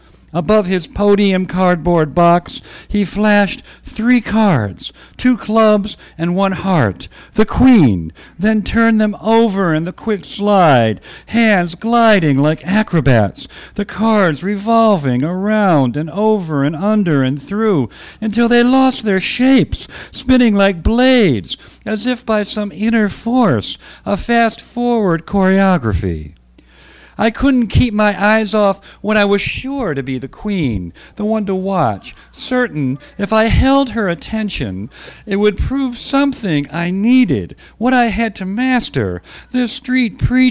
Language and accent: English; Cleveland, Ohio, United States; I went to school in Athens, Ohio. I'm from Cleveland, and here I am in New York, and I'm going to write poetry